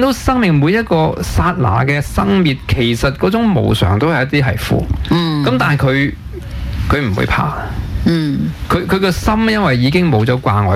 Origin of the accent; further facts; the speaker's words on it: Hong Kong; 既然香港系我家，虽然我个中学又唔喺度读，我大学又唔喺度读， 但系 我有一份嘅对香港有一个归属感，呢度系我成长啊，我爸爸喺度养大我啊，咁我爷爷喺度，咁我对中对我作为一个中国人对香港系一个感情